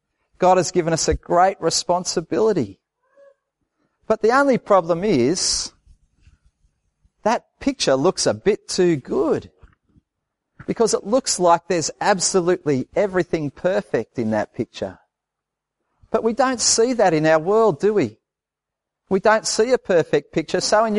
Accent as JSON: {"language": "English", "region": "New South Wales", "country": "Australia", "tie": "born or raised there", "said": "I grew up in the Blue Mountains and I used to love going and standing on the top of the cliffs"}